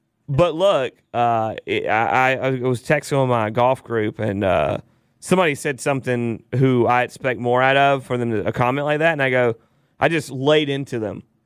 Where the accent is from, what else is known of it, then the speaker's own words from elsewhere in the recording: Atlanta, Georgia, United States; Because I'm from Atlanta.